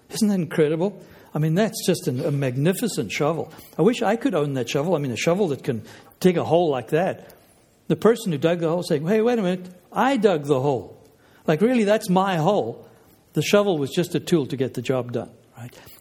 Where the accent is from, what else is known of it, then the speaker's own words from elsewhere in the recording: South Africa; now in Canada; My excuse is I grew up in South Africa, so we never had to learn French.